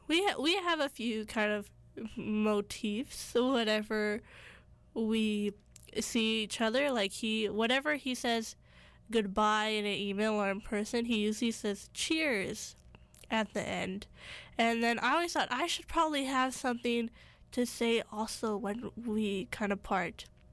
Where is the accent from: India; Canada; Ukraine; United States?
India; We are a Punjabi-speaking family. We are Indian, Sikh.